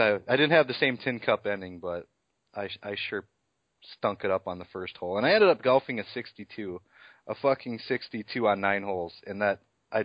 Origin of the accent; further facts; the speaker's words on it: Wisconsin, United States; Dude, I'm from Wisconsin. I'm built for cold weather.